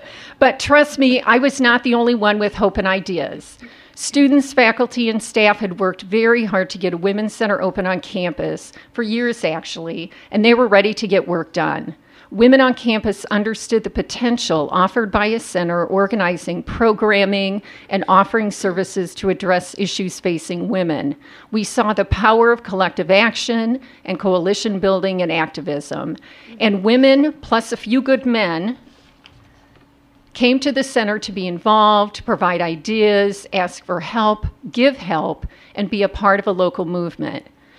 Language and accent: English; Midwest, United States; also born or lived in Springfield, Illinois; now in St. Cloud, United States; For context, I am from the Midwest. A lot of people say, were you from St. Cloud? And the answer is no. I moved here from Springfield, Illinois, at the ripe age of 31.